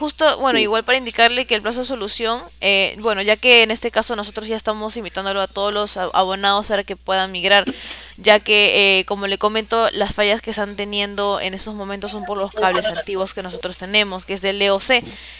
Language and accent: Spanish; Peru; somos de acá de Perú.